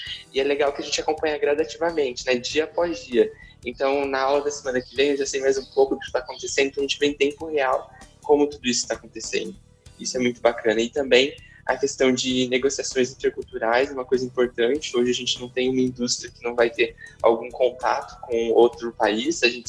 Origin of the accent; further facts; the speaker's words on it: Brazil; porque eu não estou vendo apenas na forma como nós brasileiros vemos.